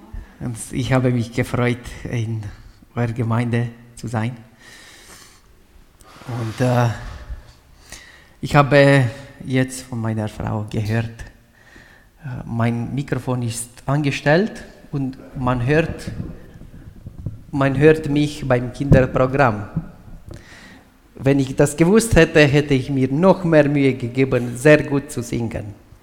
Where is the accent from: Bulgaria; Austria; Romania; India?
Romania; Transylvania; accent: Romanian; German is a second language; now in Switzerland; ich komme aus Rumänien, aus Siebenbürgen. 2016 bin ich in die Schweiz ausgewandert und hier musste ich noch die Sprache lernen. Und ich hoffe, dass ihr als Gemeinde meinen rumänischen Akzent heute versteht.